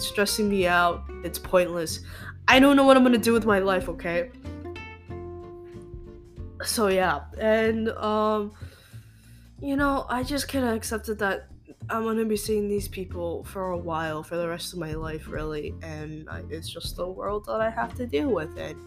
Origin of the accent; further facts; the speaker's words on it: United States; born there; But then, you know, I was born here in America, and, you know, Americans love their fast food.